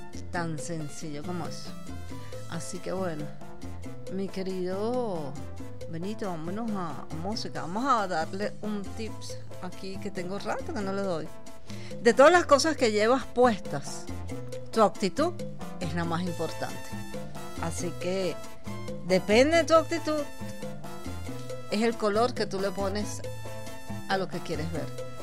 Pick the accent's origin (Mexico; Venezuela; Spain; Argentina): Venezuela; Así somos los venezolanos.